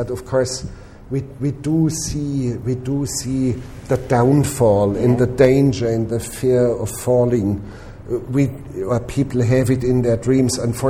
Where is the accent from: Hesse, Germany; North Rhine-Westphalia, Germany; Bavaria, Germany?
Bavaria, Germany; and I grew up in the Bavarian mountains, and I literally grew up on skis.